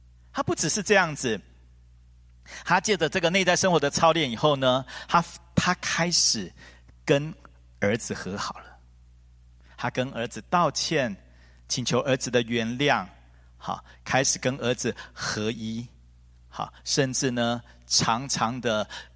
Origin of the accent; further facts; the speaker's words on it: Taiwan; 他们有人说我们台湾人的讲话比较撒娇，